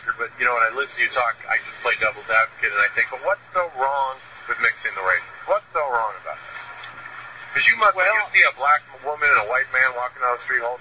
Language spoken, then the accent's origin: English; Minnesota, United States; and I'm from Minnesota, three of the Minnesota Vikings.